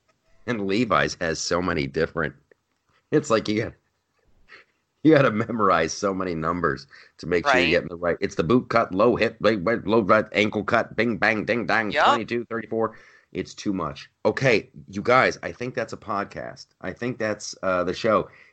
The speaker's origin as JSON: {"language": "English", "town": "Columbus", "region": "Ohio", "country": "United States", "tie": "born or raised there", "said": "I grew up in Columbus, Ohio. Friends of mine worked at the Limited."}